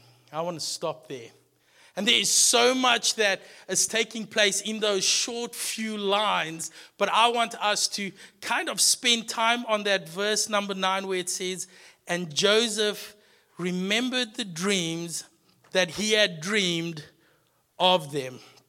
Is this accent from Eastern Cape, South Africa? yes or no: no; Secunda, Mpumalanga, South Africa; So my wife and I, we're not originally from the Cape. We only here about 6 years. And we come from the Highveld, a small town called Secunda.